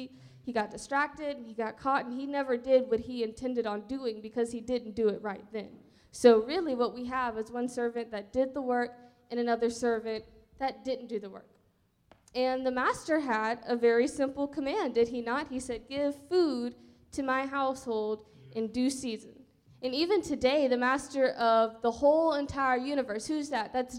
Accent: New Orleans, Louisiana, United States; born there; So I was born in 2003 on February 28 in New Orleans, Louisiana.

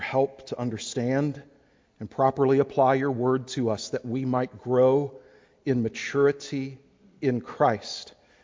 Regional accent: Houston, Texas, United States; when General Assembly was in Houston, Texas, my hometown, I drove out to the neighborhood one afternoon to the house where I spent the first 8 years of my life.

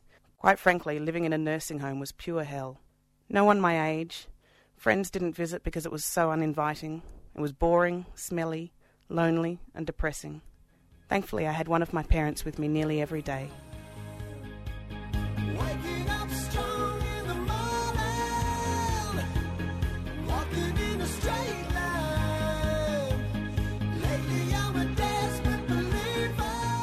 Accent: Benalla, Victoria, Australia; I grew up in Benalla

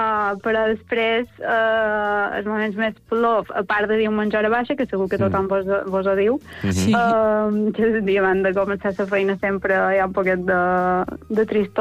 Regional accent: Manacor, Balearic Islands, Spain; now in Palma, Spain; Clar, jo som de Manacor, però visc a Palma des de fa molt de temps

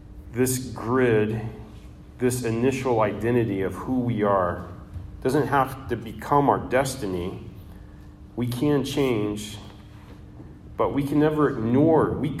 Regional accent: Florida, United States; So where you come from, I come from Florida.

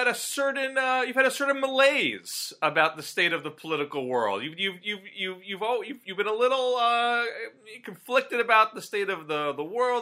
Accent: Massachusetts, United States; I don't want to get into a too big of a tangent on Massachusetts because it's my home state

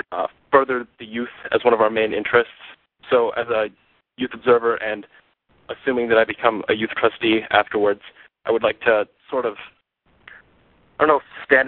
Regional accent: Southlake, Texas, United States; I'm from South Lake, Texas, Pathways Unitarian Universalist Church. I'm 16 years old.

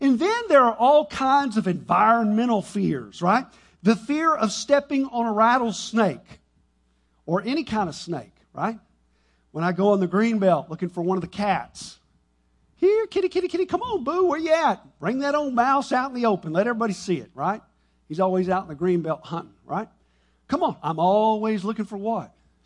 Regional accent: Duncanville, Texas, United States; He died in Plano, Texas, right up kind of north of where I grew up there in Duncanville on the south side.

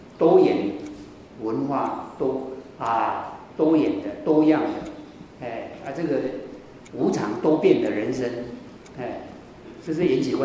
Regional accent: China; 我们中国人是重视四分力啊

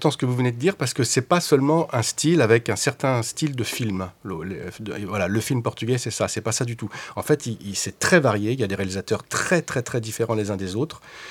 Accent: France; born there; je suis d'origine portugaise. Je suis né en France, mais je suis de parents portugais, donc j'ai toujours eu cette double culture en moi.

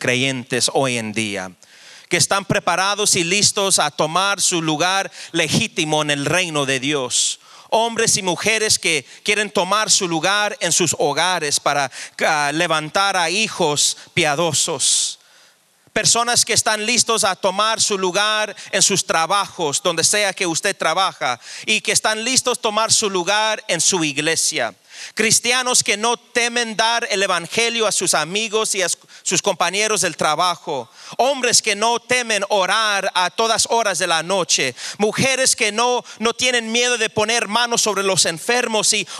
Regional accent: Washington, United States; Soy de la tercera generación, mexicano, americano. Y creciendo en las escuelas en el estado de Washington, perdí mi español completamente.

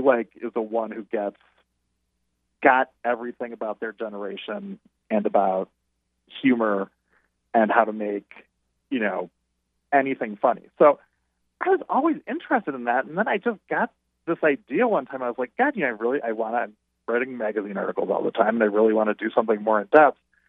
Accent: Chicago, Illinois, United States; I kind of the short version of the long story is I'm from Chicago, but I went to a boarding school outside of Boston

